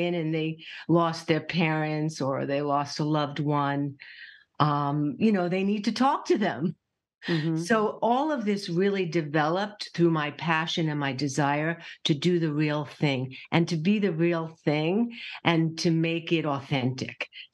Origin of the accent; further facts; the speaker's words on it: New York, United States; and I love that I'm a New Yorker because yeah. I really want to keep it real.